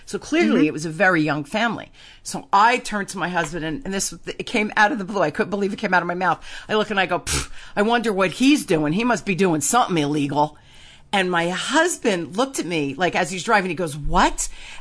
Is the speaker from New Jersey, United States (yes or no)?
yes; Newark, New Jersey, United States; I realized when I was a little girl, I grew up in Newark.